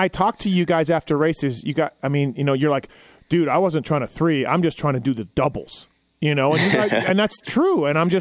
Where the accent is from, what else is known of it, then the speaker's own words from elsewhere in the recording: Canada; Me being Canadian, I'm interested to hear this.